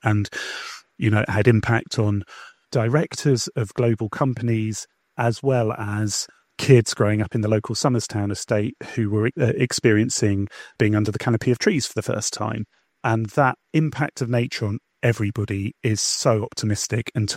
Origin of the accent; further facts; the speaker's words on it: London, United Kingdom; I grew up in London, and in common with a lot of people in London, you go and experience nature on holidays.